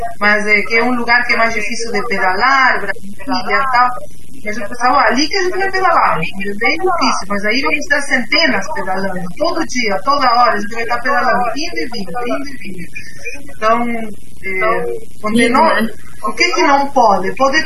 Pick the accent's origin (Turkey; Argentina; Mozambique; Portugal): Argentina; Buenos Aires; Portuguese is a second language; moved away as an adult; now in Paranaguá, Brazil; eu nasci na Argentina, né, em Buenos Aires. Vim morar aqui com 18 anos, no 89, né, 88 para 89.